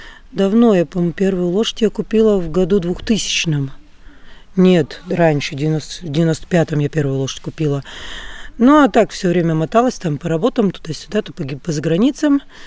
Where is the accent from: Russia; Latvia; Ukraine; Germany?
Latvia; Vecumnieki; now in Bebrene, Latvia; Ну, мы из Вецумника вообще.